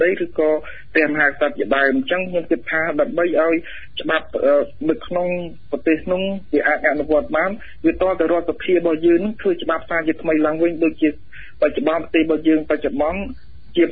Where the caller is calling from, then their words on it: Battambang, Cambodia; បាទខ្ញុំមកពីបាត់ដំបង